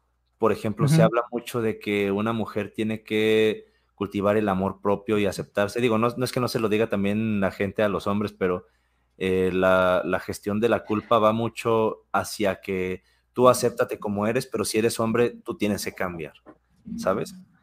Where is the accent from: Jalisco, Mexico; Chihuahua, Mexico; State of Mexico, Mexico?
Jalisco, Mexico; Guadalajara; Y yo soy de Guadalajara.